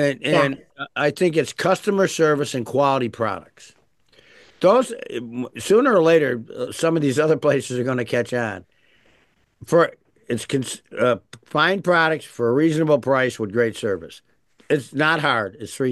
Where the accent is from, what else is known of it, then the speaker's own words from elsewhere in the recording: Pittsfield, Massachusetts, United States; Born and raised in Pittsfield.